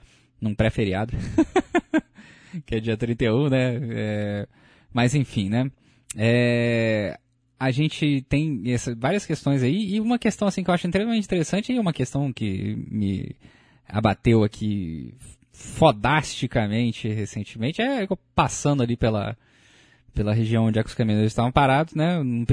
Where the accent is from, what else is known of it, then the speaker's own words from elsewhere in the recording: Volta Redonda, Rio de Janeiro, Brazil; eu sou de Volta Redonda, né, Volta Redonda é uma cidade do interior do estado do Rio de Janeiro